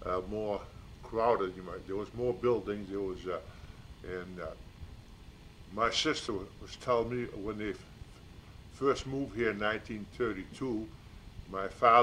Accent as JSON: {"language": "English", "town": "Lewiston", "region": "Maine", "country": "United States", "tie": "born or raised there", "also_born_or_lived": "New Hampshire", "lives_now": "Turner, United States", "said": "We moved from New Hampshire, I think, 1932. And I was right here in Lewiston, Auburn for a good part of my young life."}